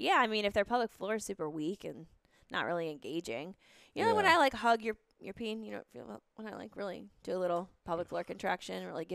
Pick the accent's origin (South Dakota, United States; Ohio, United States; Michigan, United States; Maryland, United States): Maryland, United States; Baltimore; I'm from Baltimore. We don't speak English there.